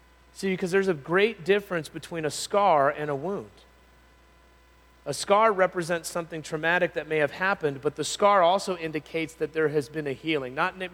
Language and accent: English; Palm Springs, California, United States; Growing up in Palm Springs, California, growing up in the desert, this verse does not have a context for reference, right?